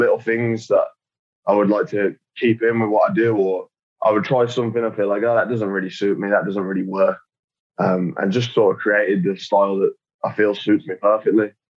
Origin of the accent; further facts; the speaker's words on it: United Kingdom; I am British